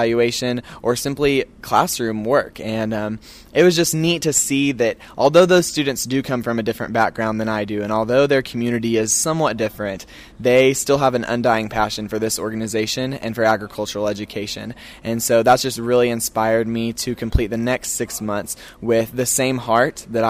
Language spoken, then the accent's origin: English; Woodward, Oklahoma, United States; Growing up in Woodward, Oklahoma, there were opportunities at my fingertips.